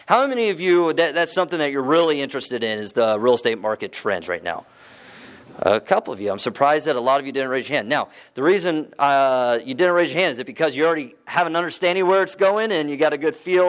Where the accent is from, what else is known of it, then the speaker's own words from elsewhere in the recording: Texas, United States; also born or lived in Columbus, Ohio; I was born in Columbus, Ohio. My dad is a pastor, and when I was six, we moved to Texas because he took a position at a church, but I am still a Buckeye all the way.